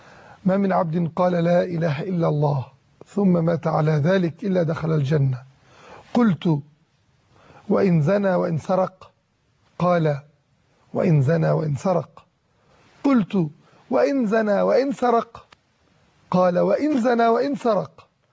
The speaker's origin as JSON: {"language": "Arabic", "country": "Egypt", "said": "احنا كمسلمين محتاجين نراجع التزامنا بأخلاقياتنا الإسلامية، كمصريين محتاجين نراجع التزامنا بمبادئنا وأخلاقنا المصرية، كعرب محتاجين نراجع التزامنا بقيمنا ومبادئنا العربية."}